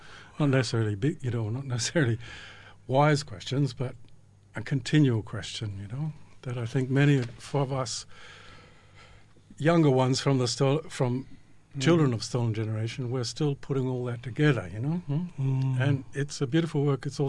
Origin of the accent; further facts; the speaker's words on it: Western Australia, Australia; born there; So I was born in Noongar country in Northern, yeah?